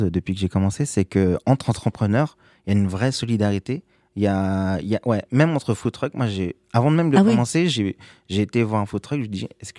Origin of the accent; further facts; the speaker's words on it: Tigery, Île-de-France, France; Alors, moi, je suis de Tigerie.